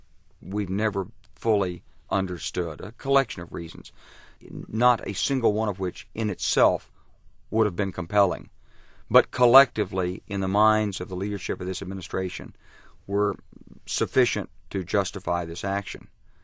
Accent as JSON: {"language": "English", "town": "Little Rock", "region": "Arkansas", "country": "United States", "tie": "born or raised there", "said": "Well, I grew up in Little Rock, Arkansas."}